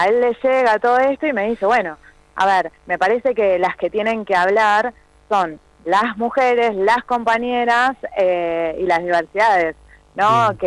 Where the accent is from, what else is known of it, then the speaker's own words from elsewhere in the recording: Buenos Aires, Argentina; now in San Carlos, Argentina; yo soy de Buenos Aires. En realidad vivo hace 7 años en San Carlos. Soy docente de la zona también.